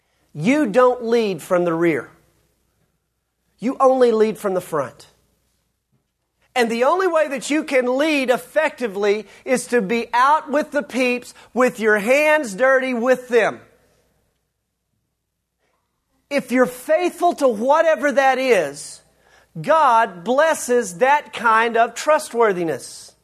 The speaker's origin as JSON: {"language": "English", "town": "Amarillo", "region": "Texas", "country": "United States", "tie": "born or raised there", "said": "My old pastor, when I was growing up in Amarillo, used to say"}